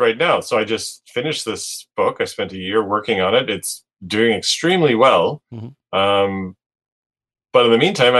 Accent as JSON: {"language": "English", "town": "Scarborough", "region": "Ontario", "country": "Canada", "tie": "born or raised there", "also_born_or_lived": "Guelph / Montreal", "said": "Born and raised in Scarborough. I've really only lived three places in my life. I went to school in Guelph, stuck around there for 12 years."}